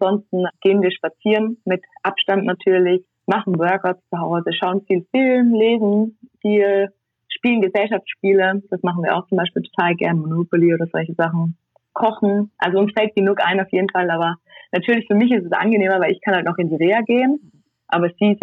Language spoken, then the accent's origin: German; Tyrol, Austria; wir sind jetzt 2 Wochen in Tirol, da wo ich herkomme, in Quarantäne